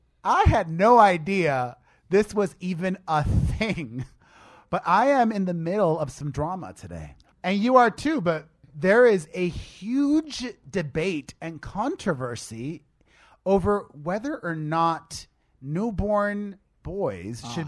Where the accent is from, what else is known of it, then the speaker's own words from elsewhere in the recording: Miami, Florida, United States; born there; So I'm Latino, but I was born in Miami, so I am circumcised.